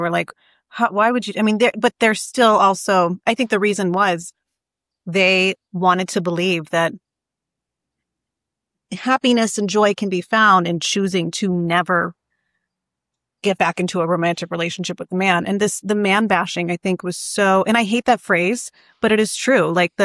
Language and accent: English; Michigan, United States; I'm from Michigan.